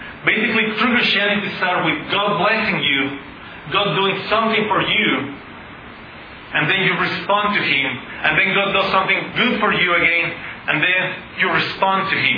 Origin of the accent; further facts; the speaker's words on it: Mexico; I come from Mexico.